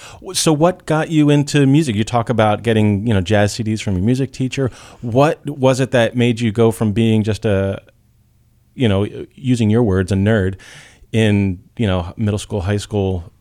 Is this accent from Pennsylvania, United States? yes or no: yes; Philadelphia, Pennsylvania, United States; My wife and I grew up in Philadelphia area